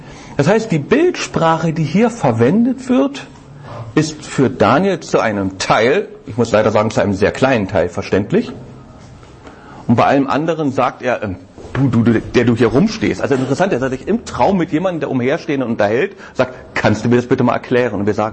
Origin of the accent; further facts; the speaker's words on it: Berlin, Germany; Ich bin Berliner. Ich darf Werbung für die Berliner Flagge machen.